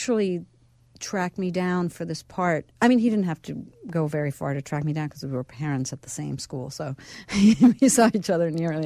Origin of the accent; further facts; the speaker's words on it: New York, United States; I'm just a New York. I think I'm really a New Yorker through and through, and it's a very strong component.